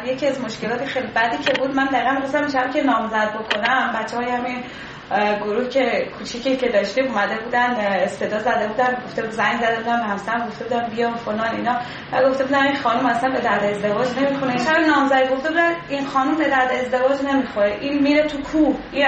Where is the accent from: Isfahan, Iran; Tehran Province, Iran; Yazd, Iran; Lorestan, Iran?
Isfahan, Iran; 20 سالمه، اهل اصفهانم.